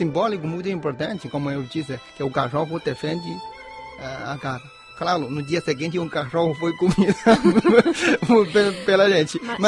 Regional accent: Hebei, China; Portuguese is a second language; Sim, eu sou da província Hebei, que é a província acerca de Pequim, a capital chinesa.

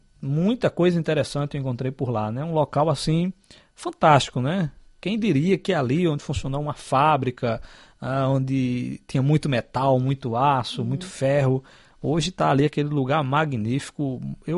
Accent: Brazil; moved away; como eu vim do Brasil para cá e não nunca tinha feito nenhuma viagem para o exterior

